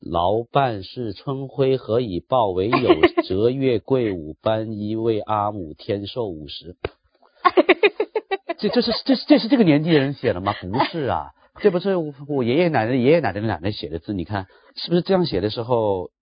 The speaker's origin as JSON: {"language": "Chinese", "region": "South China", "country": "China", "said": "我是南方人，说我们南方人说话像鸟语，我这真不服气"}